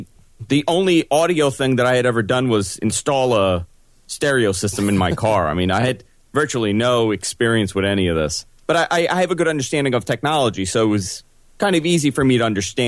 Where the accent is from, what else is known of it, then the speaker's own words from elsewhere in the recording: New York City, New York, United States; I grew up in New York City, listened to Howard Stern.